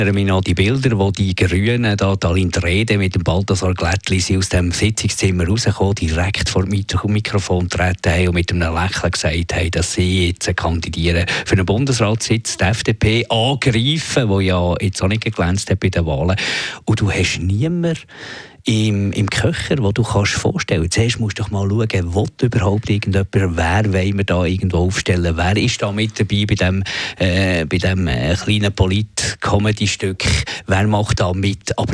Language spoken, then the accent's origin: German; Switzerland; und das sorgt doch ein bisschen für Stabilität bei uns in der Schweiz